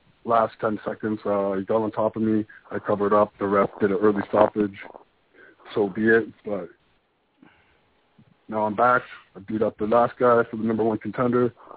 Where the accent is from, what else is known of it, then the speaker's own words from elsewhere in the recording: Ontario, Canada; Especially, like, I'm from Ontario. I'm an Ontario boy, so I have my family out here